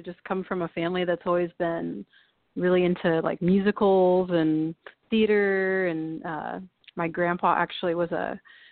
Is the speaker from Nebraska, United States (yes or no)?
yes; Lincoln, Nebraska, United States; also born or lived in California; And then when I moved home actually from California back to Lincoln, it was actually when I started meeting people who wanted to do actual movies.